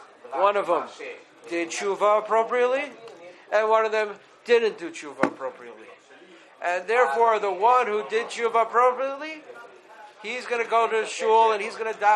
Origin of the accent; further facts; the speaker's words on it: Manhattan, New York, United States; Now, I'm from Manhattan, so all the animals look the same to me.